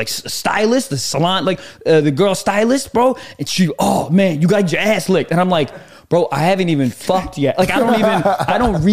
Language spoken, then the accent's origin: English; East Coast, United States; like where he's from West Coast, I'm from East Coast.